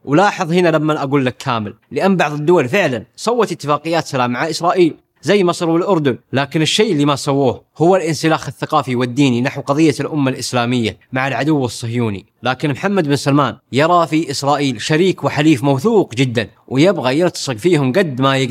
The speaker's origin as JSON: {"language": "Arabic", "country": "Saudi Arabia", "said": "فجأة حنا كسعوديين صرنا نشوف"}